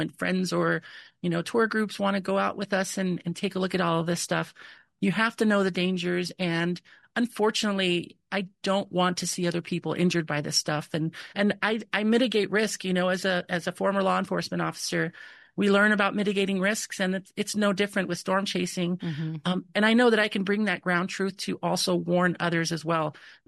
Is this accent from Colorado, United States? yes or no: no; El Paso, Texas, United States; You know, I grew up in El Paso, Texas. So not the same desert, the Chihuahuan desert